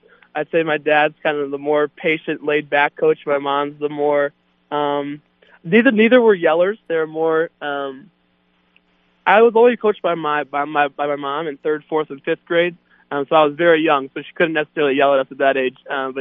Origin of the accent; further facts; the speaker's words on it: Minnesota, United States; Growing up, I had season tickets to the Gophers, and I was always at all those games.